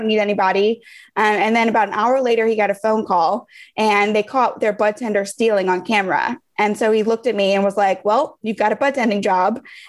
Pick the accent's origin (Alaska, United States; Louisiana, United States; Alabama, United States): Louisiana, United States; New Orleans; now in Los Angeles, United States; I'm originally from New Orleans. In 2010, I came to LA on vacation and then I never left.